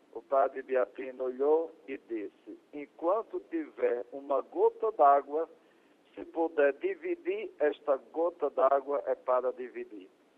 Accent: Acari, Rio Grande do Norte, Brazil; born there; lá próximo onde eu nasci, Jardim do Seridó, no Rio Grande do Norte, na cidade de Acari

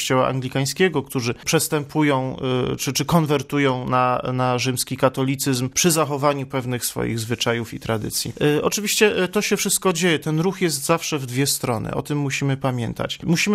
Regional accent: Odolanów, Greater Poland Voivodeship, Poland; Ja pochodzę z małej miejscowości w południowej Wielkopolsce, z Odolanowa dokładnie. I zawsze byłem skonfrontowany jako ewangelik z urodzenia z moimi rzymskokatolickimi rówieśnikami.

